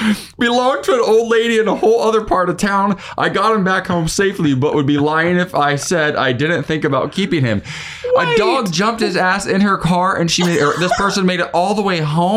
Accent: Ohio, United States; Listen, I'm from Ohio.

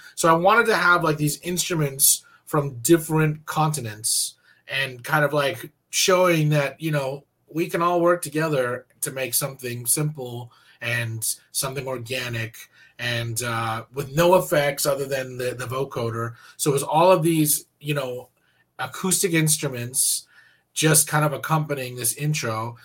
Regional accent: India; you know, I come from India.

